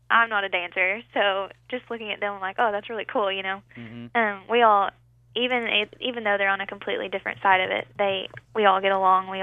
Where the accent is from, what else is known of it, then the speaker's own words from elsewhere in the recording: Texarkana, Texas, United States; I'm from the Texas side.